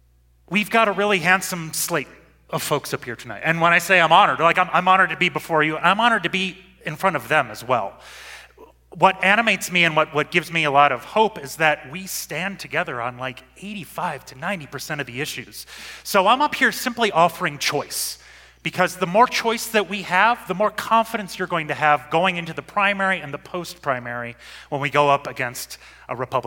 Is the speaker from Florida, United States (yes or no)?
no; Minneapolis, Minnesota, United States; I'm from Minneapolis, and it was the murders of Renee Good and Alex Pretty, and the response of my hometown of Minneapolis that inspired me to get into the race.